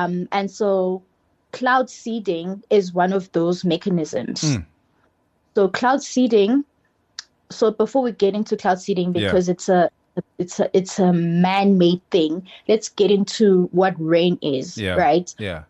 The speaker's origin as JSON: {"language": "English", "town": "Newcastle", "region": "KwaZulu-Natal", "country": "South Africa", "said": "I'm originally from Newcastle in KZN."}